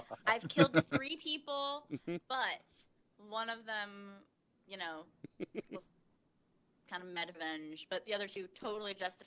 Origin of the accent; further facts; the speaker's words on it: Lawrenceville, United States; I'm from Lawrenceville, so